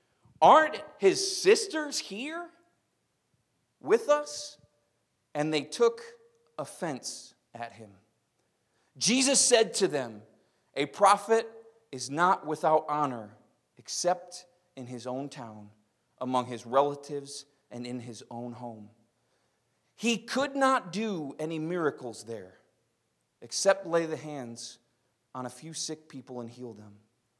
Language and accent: English; Warren, United States; also born or lived in Pennsylvania; I was born in Pennsylvania, but we moved here when I was a year old, and so Warren's my, like, hometown, you know?